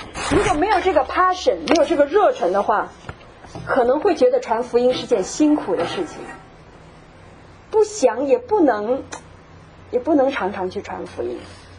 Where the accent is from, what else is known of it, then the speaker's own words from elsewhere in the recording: Nanjing, Jiangsu, China; moved away; also born or lived in Shanghai; 那我是在上海出生啊，在南京长大。五岁的时候呢，我就跟随父母去南京定居，我爸爸妈妈在那里工作。